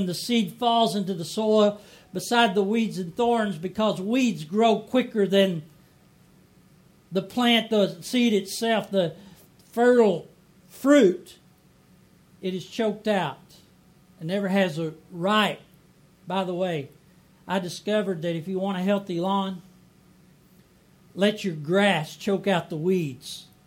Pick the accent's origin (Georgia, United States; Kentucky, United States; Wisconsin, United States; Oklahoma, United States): Kentucky, United States; I grew up in Kentucky. We grew up on a farm, and we often had fields like this.